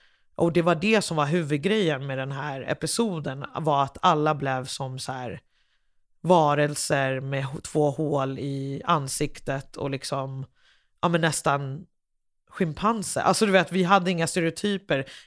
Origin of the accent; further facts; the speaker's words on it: Liberia; now in Sweden; Jag kommer från Liberia.